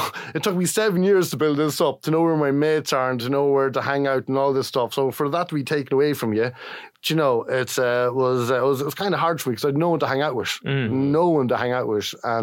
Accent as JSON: {"language": "English", "town": "Kells", "region": "Leinster", "country": "Ireland", "tie": "born or raised there", "said": "So I grew up in Kells and I had so much freedom. Do you know, I lived in an estate in Kells"}